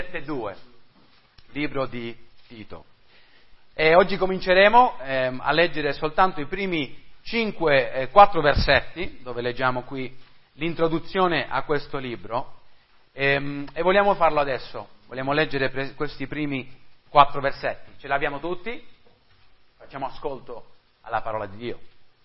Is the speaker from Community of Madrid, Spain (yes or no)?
yes; Madrid, Community of Madrid, Spain; Io sono cresciuto, come sapete, in Spagna, a Madrid, e sono andato a una scuola internazionale dove si faceva tutto in inglese